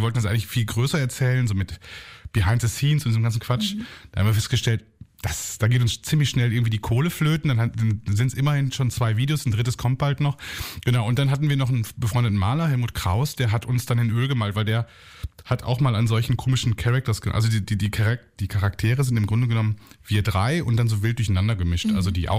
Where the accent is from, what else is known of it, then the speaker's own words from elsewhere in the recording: North Rhine-Westphalia, Germany; weil wir sind nämlich alle aus dem Münsterland.